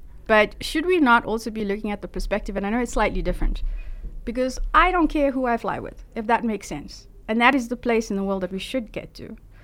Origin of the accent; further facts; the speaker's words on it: Durban, KwaZulu-Natal, South Africa; I grew up in Durban. I come from a single parent home.